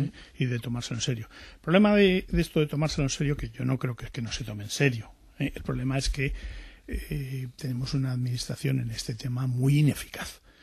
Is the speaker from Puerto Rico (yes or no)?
no; Spain; yo hablo como español, uh-huh, ¿no? Como ciudadano español